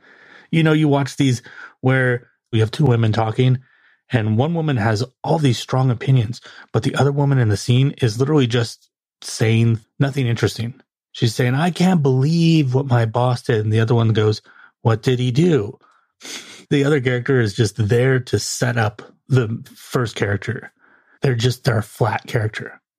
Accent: United States; As an American, as many Americans, we didn't really grow up with it as part of our culture.

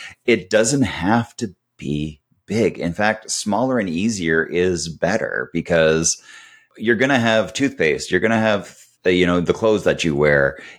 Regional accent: Canada; it's Winnipeg. It is like minus 40. Yeah. I'm Canadian.

